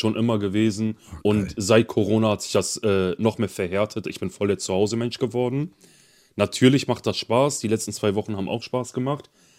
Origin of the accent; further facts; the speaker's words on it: Oldenburg, Lower Saxony, Germany; Ich bin gestern Nacht aus Berlin, hier in Oldenburg, in meiner Heimat angekommen.